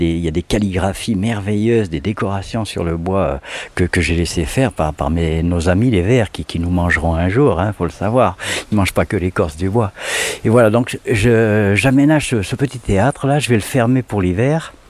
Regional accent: Nieul-l'Espoir, Nouvelle-Aquitaine, France; born there; La Grenouillère qui se situe à Nieul-l'Espoir, dans le Poitou, juste à côté de Poitiers, à 11 km de Poitiers. Voilà, ça c'est la focalisation sur l'endroit. Après, on en est parti, moi j'en suis parti, j'avais 2 ans et demi je crois.

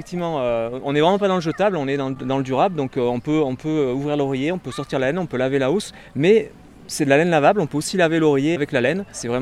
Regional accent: Auvergne-Rhône-Alpes, France; also born or lived in Serbia; Et moi, je suis originaire de l'Ardèche, donc j'ai passé mon enfance ici, donc je suis revenu un peu aux sources pour m'installer.

